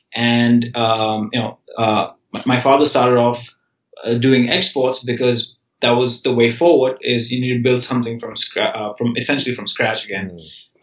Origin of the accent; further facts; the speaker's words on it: India; moved away as an adult; now in United States; I grew up in India. I did my high school in India